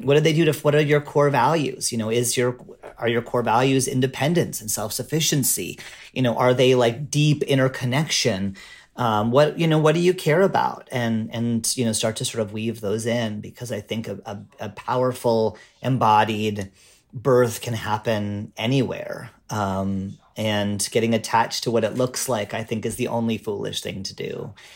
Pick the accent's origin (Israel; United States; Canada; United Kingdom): Canada; and I'm Canadian, so I'm also apologizing to everyone for throwing up on them.